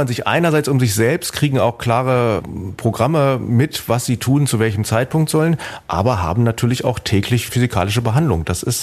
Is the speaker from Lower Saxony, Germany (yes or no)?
yes; Hanover, Lower Saxony, Germany; Ich komme aus Hannover, deswegen habe ich immer noch ein Herz in Hannover